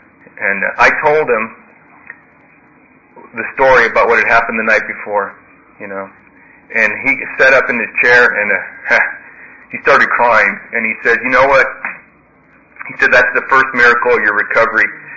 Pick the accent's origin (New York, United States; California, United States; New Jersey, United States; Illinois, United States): California, United States; Santa Monica; and I grew up in Santa Monica